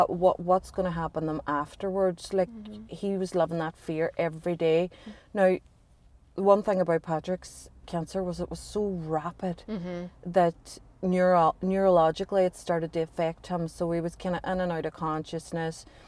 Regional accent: Northern Ireland, United Kingdom; I am 35. Yeah. I live in Derry. I come from a family of nine. Seven kids, two parents. We grew up in Ballymac, so life was colourful.

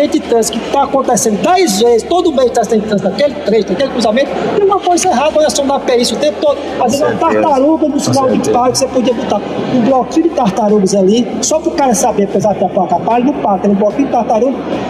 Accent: Ceará, Brazil; esperando o concurso da minha terra.

